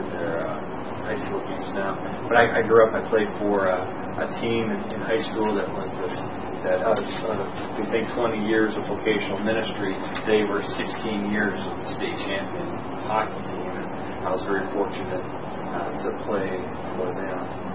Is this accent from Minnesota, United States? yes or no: yes; Minnesota, United States; Anyway, so I grew up in Minnesota. I grew up not playing football.